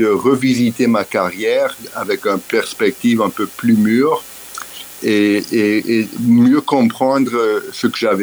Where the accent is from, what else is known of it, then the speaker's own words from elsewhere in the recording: Paris, Île-de-France, France; born there; je suis né à Paris d'une mère franco-argentine. Elle est née en Argentine, mais d'une famille française. Et mon père était un Américain qui a fait ses études de médecine à Paris